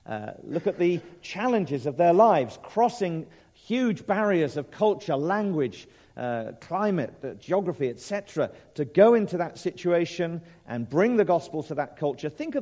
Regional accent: Leatherhead, South East England, United Kingdom; I grew up in Leatherhead and went to school in Dorking

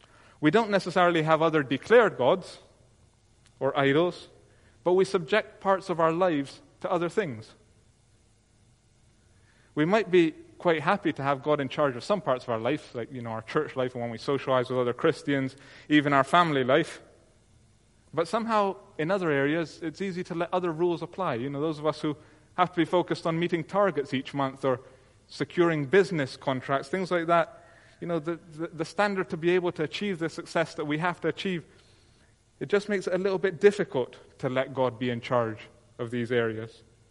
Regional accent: Colombia; I come from Colombia

